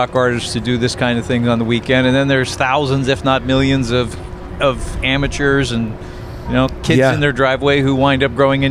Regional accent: Pittsburgh, Pennsylvania, United States; if I have a name placard that says I'm from Pittsburgh, I start talking to people

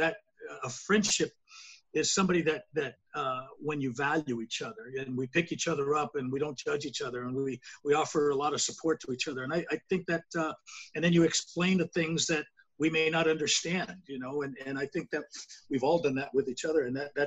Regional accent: Brooklyn, New York, United States; I remember coming from my hometown of Brooklyn, New York to Los Angeles

